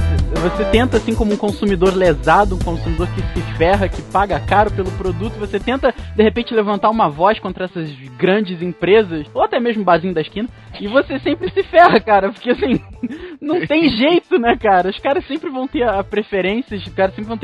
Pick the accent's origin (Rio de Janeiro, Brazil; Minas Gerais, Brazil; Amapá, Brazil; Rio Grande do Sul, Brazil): Rio de Janeiro, Brazil; Petrópolis; Nós somos aqui de Petrópolis, pertinho do Rio.